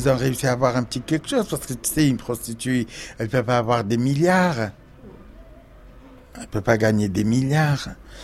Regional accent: Algeria; moved away as an adult; j'avais 27 ans, je venais d'arriver d'Algérie. J'avais 28 ans, là.

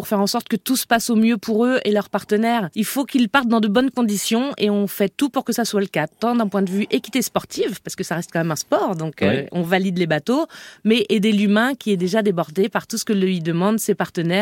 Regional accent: Perros-Guirec, Brittany, France; Mais moi, j'ai grandi à Perros-Guirec.

